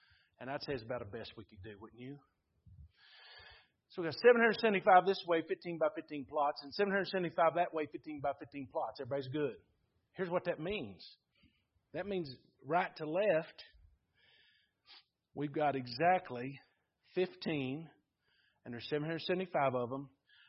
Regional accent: Bristol, Virginia, United States; I grew up in Bristol, Virginia, by the way. So my vernacular.

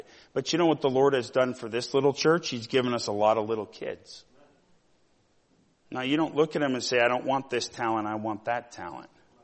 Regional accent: Missoula, Montana, United States; You know how many old guys that I grew up around Missoula

